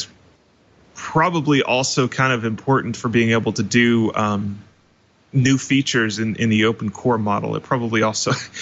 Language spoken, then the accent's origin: English; United States; as an American, I don't want to say, oh, well, the whole world has to use English just for me.